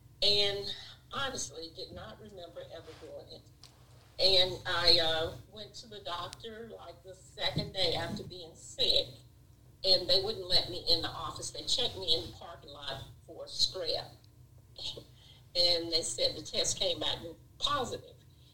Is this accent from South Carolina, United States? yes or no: no; North Carolina, United States; now in Gastonia, United States; I'm originally from Louisville, North Carolina. Moved to Gastonia, North Carolina after marrying